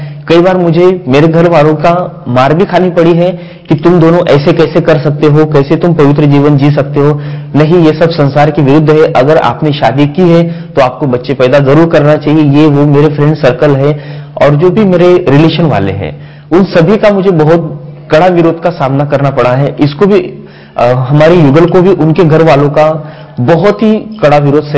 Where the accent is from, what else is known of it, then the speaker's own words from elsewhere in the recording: Maharashtra, India; जहां पर मैंने मेरे गांव में महाराष्ट्र में जहां ज्ञान लिया